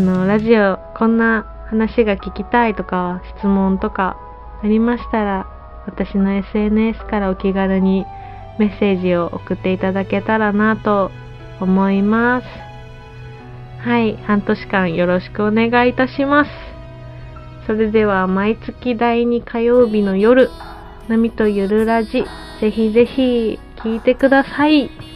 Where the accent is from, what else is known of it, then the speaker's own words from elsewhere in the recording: Fukushima, Japan; 出身が福島県出身なんですけれども、現在東京都で主に活動してます。今年は地元含め地方にも行けたらいいなとは思っております。